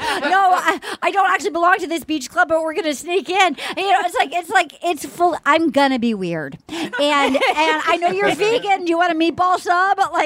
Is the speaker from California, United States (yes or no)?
no; Rhode Island, United States; Rhode Island. We're going to go to Rhode Island. I guarantee you I'm going to be a little weird in my hometown of like, this is my family.